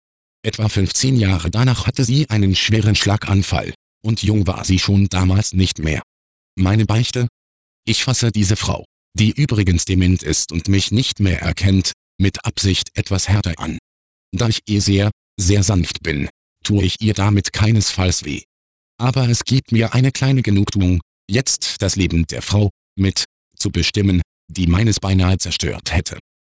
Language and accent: German; Munich, Bavaria, Germany; also born or lived in Augsburg; wieder in meine Heimatstadt München gezogen